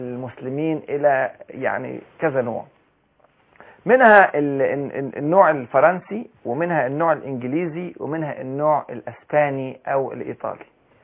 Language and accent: Arabic; Egypt